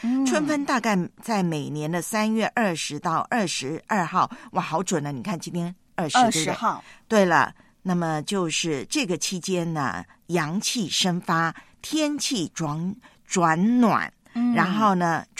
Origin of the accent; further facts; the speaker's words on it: Taiwan; 福建跟我的老家台湾是很熟悉